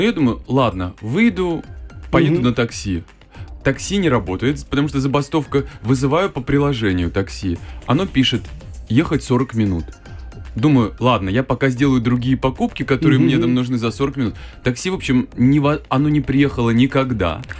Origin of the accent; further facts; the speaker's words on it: Makhachkala, Dagestan, Russia; я родился, мы жили в Махачкале, в Дагестане.